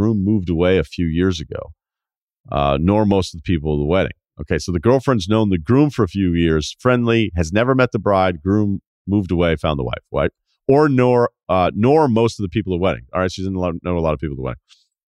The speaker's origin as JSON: {"language": "English", "town": "West Hartford", "region": "Connecticut", "country": "United States", "tie": "born or raised there", "said": "born and raised in the West Hartford area"}